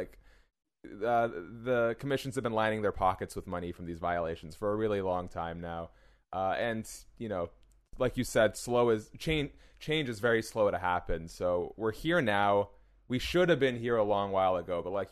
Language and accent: English; Canada; as a Canadian, I have never done anything even mildly illegal